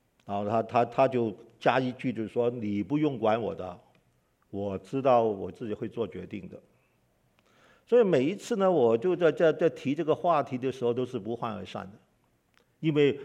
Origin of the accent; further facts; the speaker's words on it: Hong Kong; 我从小在香港长大，你知道香港人的效率多高啊